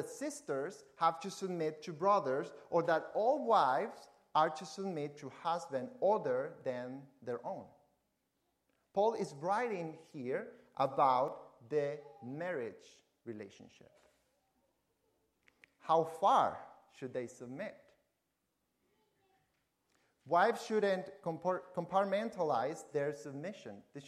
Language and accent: English; Argentina; English is a second language; I know it is hard to tell that I have an accent, but I do, surprise. And the reason is because I was raised in Argentina where Spanish was spoken.